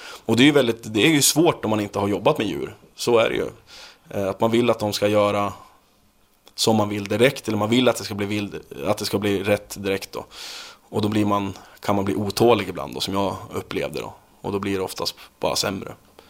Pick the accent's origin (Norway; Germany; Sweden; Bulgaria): Sweden; Norrland; den tiden jag höll på att spela fotboll hemma i Norrland.